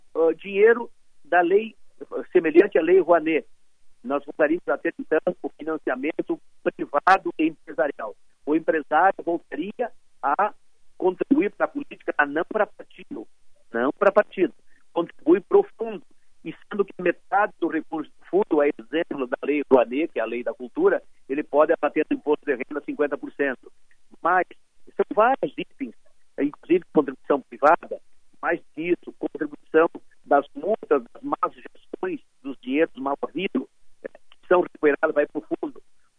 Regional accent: Rio Grande do Sul, Brazil; E aí eu uso a expressão missioneira, aonde estou e de onde sou, quanto mais foice, mais roçado.

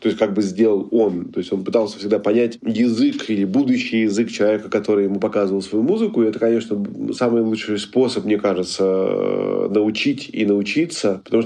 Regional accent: Moscow, Russia; Мои одноклассники из Биберева выкрали классный журнал

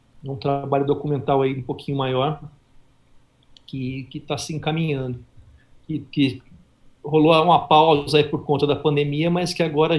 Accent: Uberaba, Minas Gerais, Brazil; moved away; also born or lived in Ribeirão Preto; Eu morava em Ribeirão Preto, eu sou mineiro de Uberaba, mas morava em Ribeirão Preto.

